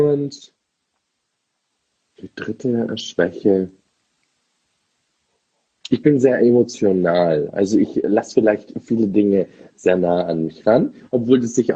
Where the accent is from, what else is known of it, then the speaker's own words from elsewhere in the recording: Munich, Bavaria, Germany; Ich bin ja waschechter Münchner Bayer.